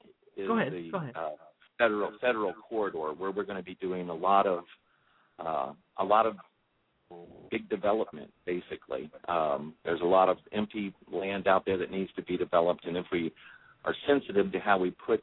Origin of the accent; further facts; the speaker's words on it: West Palm Beach, Florida, United States; whether it was, you know, where I grew up in West Palm Beach or Boynton Beach or wherever you happen to be